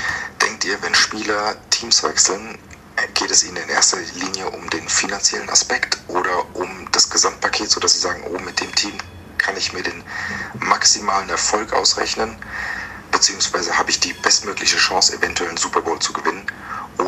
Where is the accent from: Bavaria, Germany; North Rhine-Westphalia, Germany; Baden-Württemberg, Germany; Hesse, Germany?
Hesse, Germany; ich komme aus Hessen.